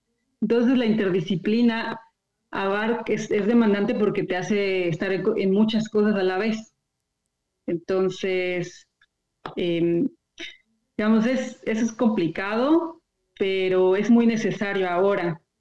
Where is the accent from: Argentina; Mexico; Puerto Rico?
Mexico; now in Bristol, United Kingdom; yo como mexicana aquí, generar este contacto con las instituciones